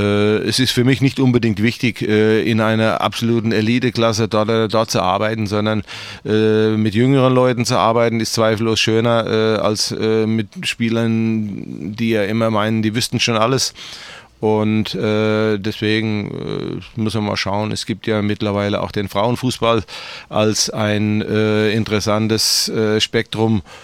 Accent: Wiesbaden, Hesse, Germany; dass ich hier eigentlich gebürtiger Wiesbadener bin

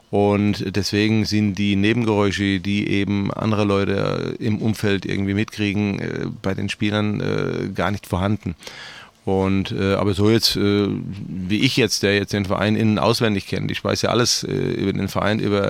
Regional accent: Wiesbaden, Hesse, Germany; dass ich hier eigentlich gebürtiger Wiesbadener bin

